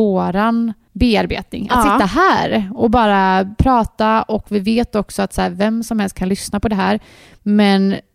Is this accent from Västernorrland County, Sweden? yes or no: no; Gothenburg, Västra Götaland County, Sweden; vi är uppvuxna här ute i Torsland. Det är ett jättefint område.